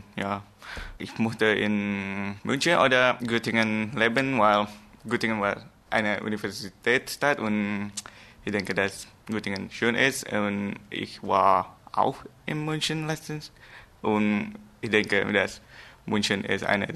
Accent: Jakarta, Indonesia; German is a second language; ich komme aus Jakarta, Indonesien. Und ich bin jetzt 17 Jahre alt. Ich war 1979 geboren.

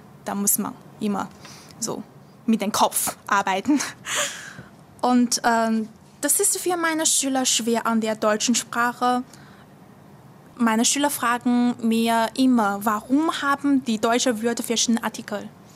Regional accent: Shanghai, China; German is a second language; Ich komme aus Shanghai, das ist eine große Stadt Chinas. Ich bin geboren im Jahr 1985.

